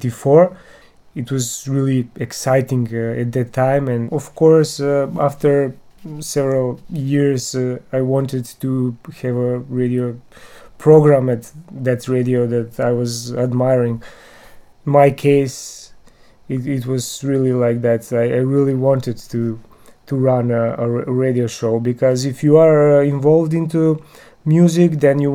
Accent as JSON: {"language": "English", "town": "Skopje", "country": "North Macedonia", "second_language": "English", "said": "from Skopje, Macedonia"}